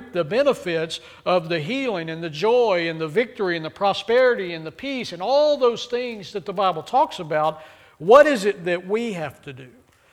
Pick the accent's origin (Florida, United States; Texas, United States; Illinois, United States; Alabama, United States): Texas, United States; Austin; so I grew up in a small town. But prior to that, I grew up in the city of Austin. And so we grew up in South Austin, busy community. And so in South Austin, we lived in a neighborhood cram-packed full of houses on top of each other.